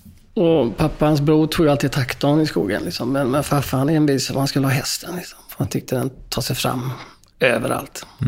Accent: Hagelstorp, Sweden; Det är ju det man tänker på, sånt här som sommaren hemma i Bullerby-känslan och pappa kom hem och det var typ 30 grader varmt ute, så åkte vi ner till Nissasjön och badade.

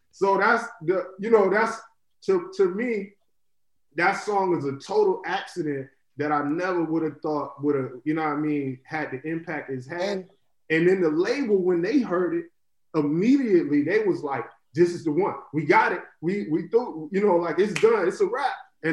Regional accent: Florida, United States; And I remember growing up in Florida, one of the most obnoxious shits you could do was turn your music up in the trunk

